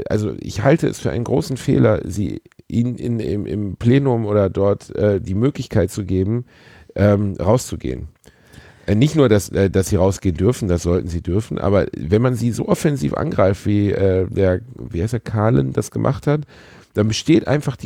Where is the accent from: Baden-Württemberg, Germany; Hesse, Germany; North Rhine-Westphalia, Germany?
North Rhine-Westphalia, Germany; Gelsenkirchen; Ich meine, ich bin in Gelsenkirchen aufgewachsen.